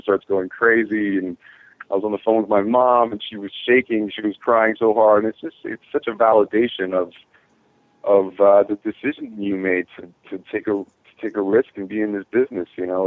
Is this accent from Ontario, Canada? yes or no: yes; Hamilton, Ontario, Canada; my brother teaches young kids and college students as well up in my hometown of Hamilton.